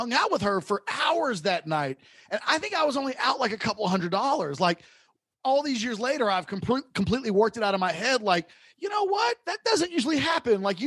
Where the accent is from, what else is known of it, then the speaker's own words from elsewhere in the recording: Austin, Texas, United States; And I'm telling her I'm from Austin and telling her that I'm in media.